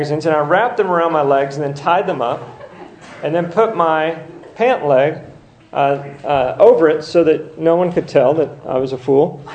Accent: Texas, United States; I didn't have boots, even though I grew up in Texas.

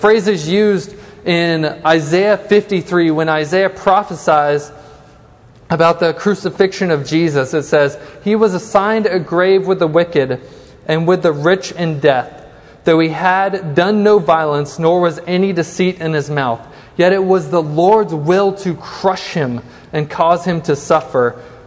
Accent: England, United Kingdom; born there; I was born in England, so I'm a huge England fan

